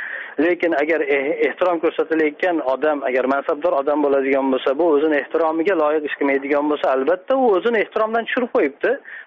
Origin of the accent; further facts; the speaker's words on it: Andijan, Andijan Region, Uzbekistan; Andijondan.